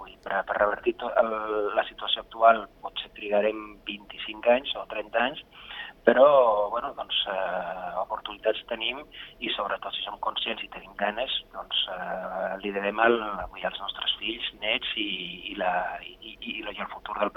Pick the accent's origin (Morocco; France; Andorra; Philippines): Andorra; Jo soc d'Andorra i, evidentment